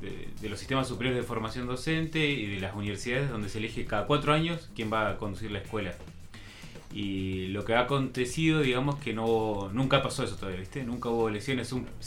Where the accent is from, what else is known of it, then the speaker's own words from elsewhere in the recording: Misiones, Argentina; en realidad yo soy de Misiones, estoy hace 7 años